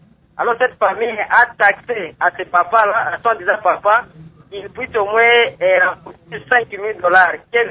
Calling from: Kalima, Maniema, DR Congo; Ici chez nous à Kalima

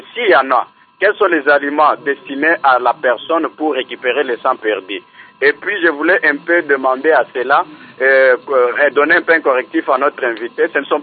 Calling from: Kananga, Kasaï-Central, DR Congo; ici chez nous à Kananga

